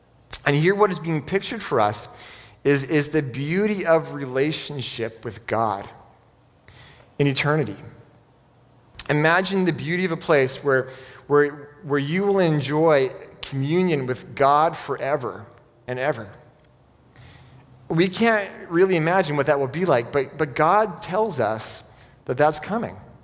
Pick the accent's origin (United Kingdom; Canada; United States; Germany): Canada; Vancouver, British Columbia; now in Kelowna, Canada; I grew up in Vancouver, and I've lived in Kelowna long enough to know that big city life does not sound very appealing to a lot of people.